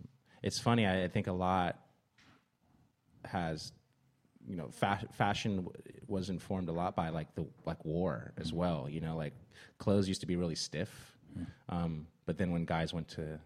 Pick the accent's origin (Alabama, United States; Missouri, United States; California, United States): California, United States; San Francisco; I grew up in San Francisco. So skating in some like camo pants was like, that was the vibe.